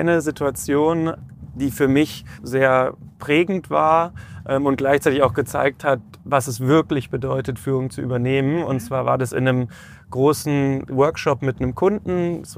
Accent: Munich, Bavaria, Germany; Ich bin hier aus München, von daher sehr kurze Anreise gehabt.

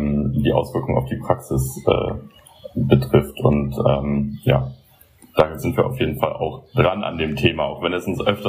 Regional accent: Berlin, Germany; ich als gebürtiger Berliner hier aufgewachsen, mein Leben lang in der Stadt gewesen

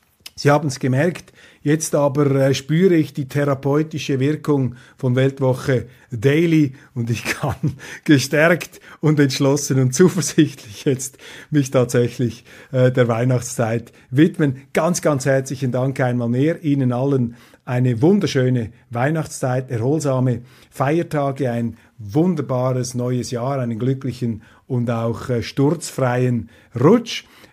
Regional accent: Switzerland; Sind wir Schweizer eigentlich noch Schweizer genug, um diese Errungenschaften zu verteidigen?

